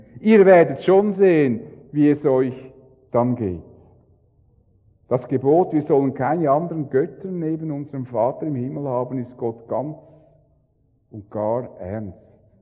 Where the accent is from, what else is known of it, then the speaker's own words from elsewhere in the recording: Switzerland; wo als Schweizer sind wir da sowieso speziell mit unseren vier eigenen Wänden